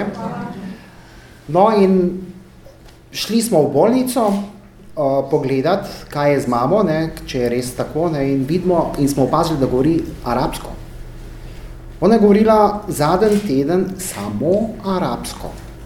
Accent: Syria; moved away; jaz sem rojen v Siriji, ne, jaz sem šolo končal v Siriji, jaz sem otroštvo preživel in zelo lepo otroštvo sem živel v Siriji. Ampak zaradi sila razmer oziroma mi kot palestinci v Siriji nismo bili nekako več tako dobrodošli

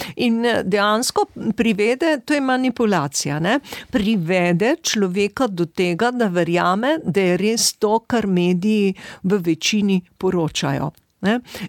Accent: Littoral, Slovenia; jaz vendar prihajam z Primorske, ker vemo, kaj pomeni slovensko govoriti in imeti svojo državo

